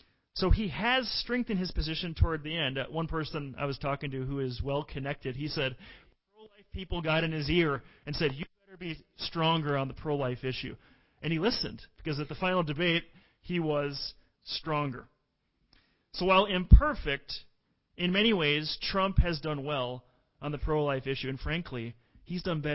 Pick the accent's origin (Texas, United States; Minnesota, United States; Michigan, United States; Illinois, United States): Minnesota, United States; look at what her running mate has done in the great state of Minnesota, my home state. What an embarrassment. My home state of Minnesota.